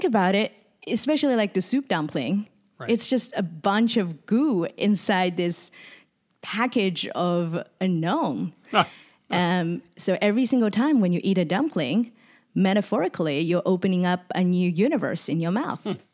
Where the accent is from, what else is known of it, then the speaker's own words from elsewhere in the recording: Shanghai, China; When I was visiting Shanghai, which is my hometown, in 2017